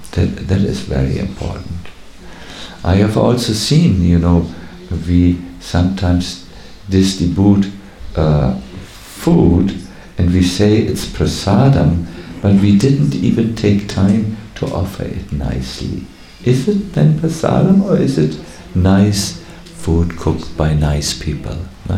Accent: North Germany, Germany; English is a second language; I come from North Germany, and we are a little honest always.

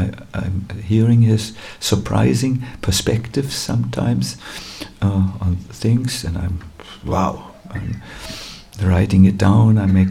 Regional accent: Northern Germany, Germany; I'm from North Germany. They don't pray. They're tough Vikings, you know.

